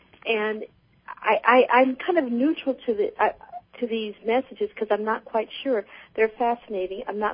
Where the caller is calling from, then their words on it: Merced, California, United States; Oh, I'm calling from Merced, California.